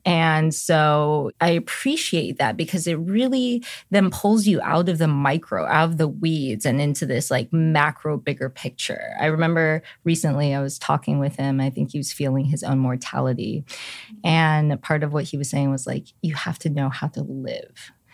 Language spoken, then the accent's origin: English; California, United States; I grew up a lot in the Bay Area and have a very strong love for San Francisco.